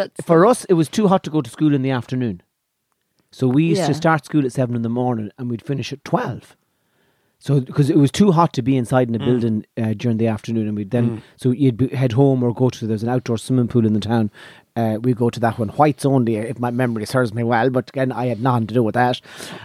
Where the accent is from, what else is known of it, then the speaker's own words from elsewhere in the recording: Ireland; I'm sure Irish people were doing the same, but I'm telling you, it's once we started working for the man.